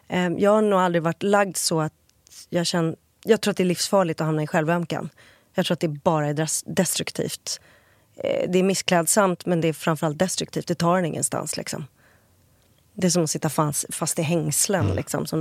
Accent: Italy; Jag åker tillbaka till samma ställe jag växte upp på, Italien, på somrarna.

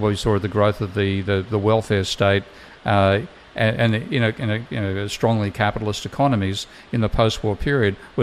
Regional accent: Australia; And again, being Australian, I can quote the white paper on employment in 1946 by Nugget Coombs, off from memory

